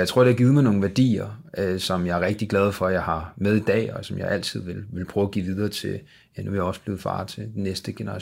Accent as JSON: {"language": "Danish", "region": "Central Denmark Region", "country": "Denmark", "tie": "born or raised there", "said": "Så jeg er opvokset på Vestjylland. Og med en enlig mor, og en bror."}